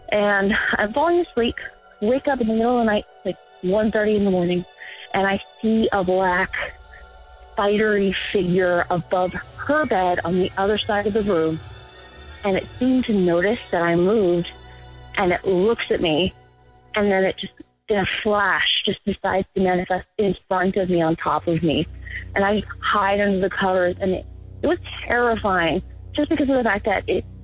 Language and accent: English; Phoenix, Arizona, United States; I'm from Phoenix, Arizona.